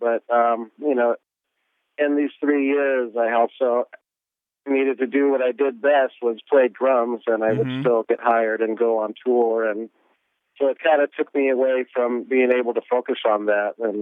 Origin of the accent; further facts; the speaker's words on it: Gardena, California, United States; So the meeting of … you know, and the coincidence of us growing up in Gardena was, you know, pretty cool.